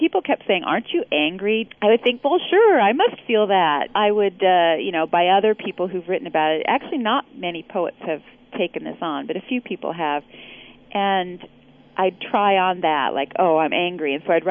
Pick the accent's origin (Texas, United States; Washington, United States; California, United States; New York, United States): Washington, United States; Richland; I grew up in Richland, Washington, which is the bedroom community for the Hanford nuclear site.